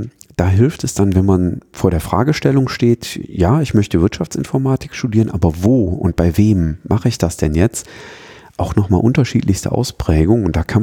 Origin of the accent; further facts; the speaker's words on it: North Rhine-Westphalia, Germany; ich komme ja jetzt aus der Aachener Gegend